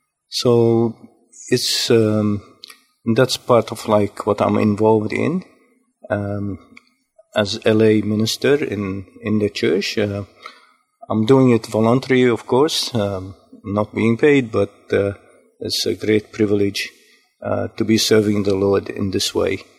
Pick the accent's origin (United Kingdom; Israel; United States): Israel; Jerusalem, Jerusalem District; moved away as an adult; now in Australia; I was born in Jerusalem. As a matter of fact, only about 2 minutes' walk from Calvary, where Jesus was crucified and where he was buried in the sepulchre. I was born there, and I lived there for 20 years